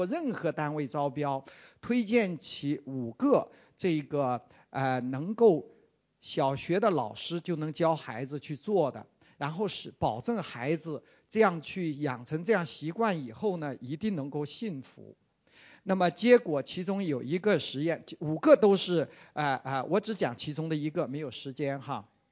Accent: China; now in Australia; 因为我在澳洲已经32年了哈，然后但是我又是在中国土生土长的

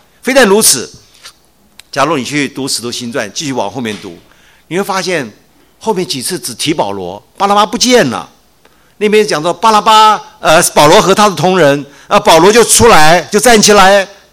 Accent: China; 我们中国人很在乎排名，对不对？

